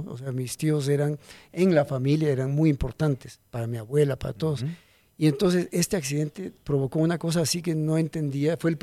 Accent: Quito, Pichincha, Ecuador; yo me siento también parte, digamos, como quiteño, yo me siento ligado totalmente a la cultura española

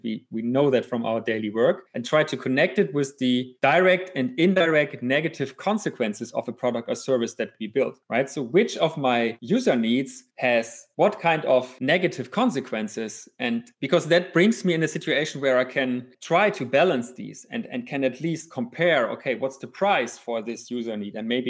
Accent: Hamburg, Germany; English is a second language; Like, so I'm from Hamburg.

